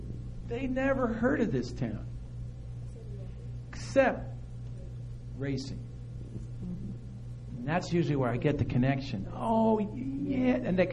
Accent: Martinsville, Virginia, United States; Do you know that when I travel, I tell them I'm from Martinsville, and you know where they think we are?

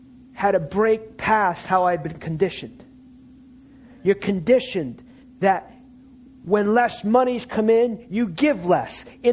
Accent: New Jersey, United States; Growing up in New Jersey, in a very type A family, my family was not passive aggressive.

